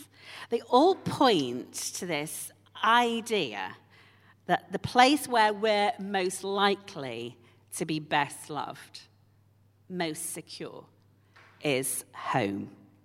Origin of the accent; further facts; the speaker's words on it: Yorkshire and the Humber, United Kingdom; I am from Yorkshire. The War of the Roses is still happening in my head.